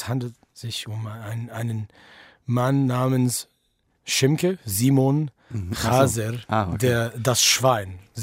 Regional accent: Detroit, Michigan, United States; Ich komme nicht aus New York. Ich komme aus dem Midwest. Ich komme aus Detroit. Und dort gab es jiddische Theater und jiddisch sprechende Menschen. Aber ich bin mehr oder weniger assimiliert aufgewachsen.

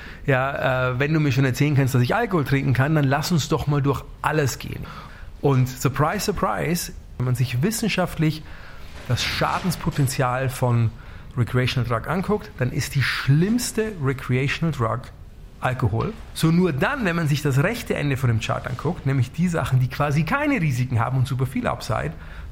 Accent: Bavaria, Germany; ich komme aus dem Dorf in Bayern, ja, und eine super coole Kindheit, aber nicht eine reiche Kindheit

